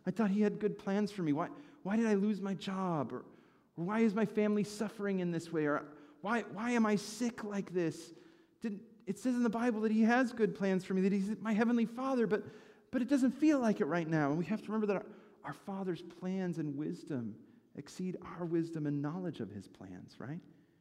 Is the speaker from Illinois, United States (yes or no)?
yes; Chicago, Illinois, United States; I grew up in Chicago, but I probably spend collectively maybe 10 hours on the average year watching professional sports.